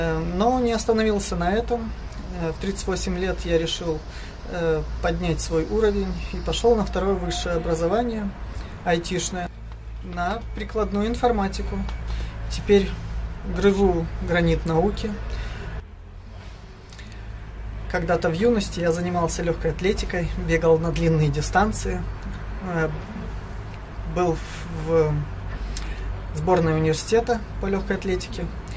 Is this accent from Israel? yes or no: no; Ukraine; now in Moscow, Russia; Мы проживаем в Москве, оба мы с Украины, здесь построили свое гнездышко